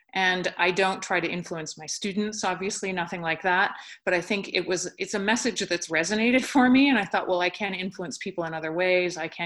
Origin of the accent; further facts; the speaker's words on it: Canada; moved away as an adult; now in United States; I'm from Canada